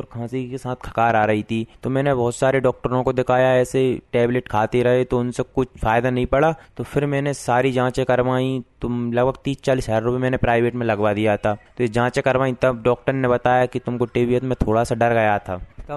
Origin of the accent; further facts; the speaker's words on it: Pathera Buran, Madhya Pradesh, India; और मैं यहाँ लोकल गांव से हूँ। मेरा गांव का नाम है पठेरा बुरान